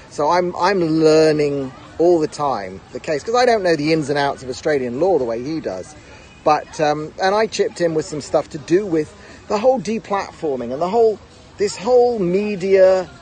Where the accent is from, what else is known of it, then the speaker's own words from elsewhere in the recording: England, United Kingdom; also born or lived in South Africa; now in Tel Aviv, Israel; I'm in Tel Aviv, I'm in Israel, I'm from England, and before that from South Africa.